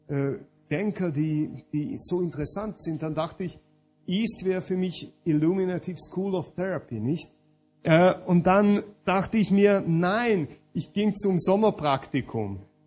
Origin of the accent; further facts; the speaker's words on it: Hungary; ich komme aus Ungarn, zum Teil aus einer österreichisch-ungarischen Familie, aber lebe doch in Ungarn.